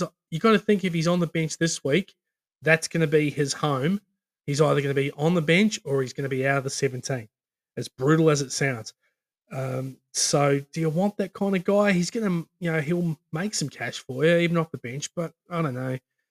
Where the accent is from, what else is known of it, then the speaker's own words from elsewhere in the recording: Christchurch, Canterbury, New Zealand; This game is in my hometown. It's in Christchurch, and I'm looking forward to this.